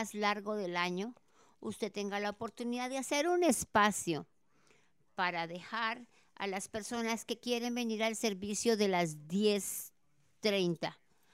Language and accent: Spanish; Bogotá, Colombia; born there; Yo nací en Bogotá, Colombia. Si usted escucha un poquito de acento, es porque es un acento del sur.